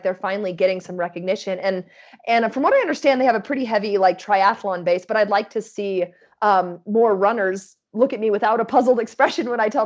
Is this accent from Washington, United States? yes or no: yes; Washington, United States; Washington State. Yeah, Washington State. So, but pretty rural Washington State, small town of 1,500 people.